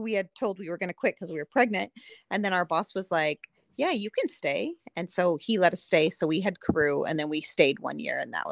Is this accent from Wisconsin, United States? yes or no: yes; Wisconsin, United States; They complain when we're from Wisconsin, so there's good milk in Wisconsin